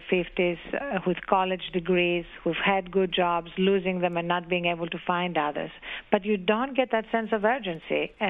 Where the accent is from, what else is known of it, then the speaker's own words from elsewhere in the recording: United States; We're different, and I'm very, very grateful that I'm an American.